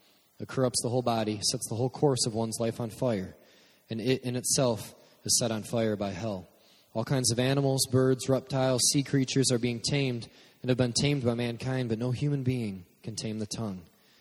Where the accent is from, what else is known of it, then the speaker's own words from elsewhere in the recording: Michigan, United States; We're from Michigan. It's kind of a thing that they do here, but it doesn't make it all right.